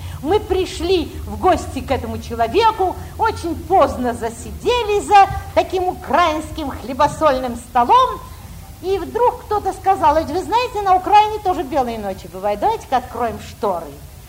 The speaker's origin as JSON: {"language": "Russian", "region": "Moscow", "country": "Russia", "said": "нет, это вы возьмите, просто мы москвичи, и нам хлеб не нужен."}